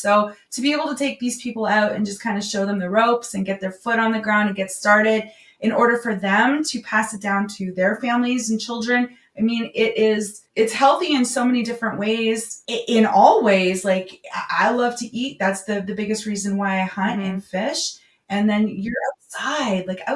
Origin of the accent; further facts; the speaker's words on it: Ontario, Canada; I was born and raised in Northern Ontario, hunting and fishing, grew up doing it with my dad and raised my boys the same way.